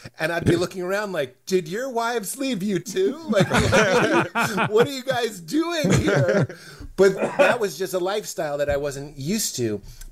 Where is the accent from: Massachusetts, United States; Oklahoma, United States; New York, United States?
Massachusetts, United States; Boston; we're from Boston. So we're like kind of repressed and we don't communicate the best.